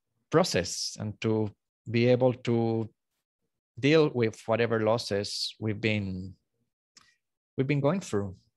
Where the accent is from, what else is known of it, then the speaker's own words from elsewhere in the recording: Puerto Rico; I am from Puerto Rico.